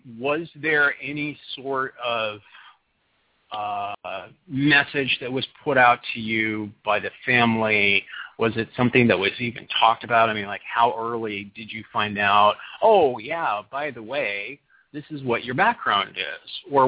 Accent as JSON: {"language": "English", "town": "Ephrata", "region": "Washington", "country": "United States", "tie": "born or raised there", "said": "But we grew up together in Central Washington, in Ephrata, and he and I got to see a lot of stuff together."}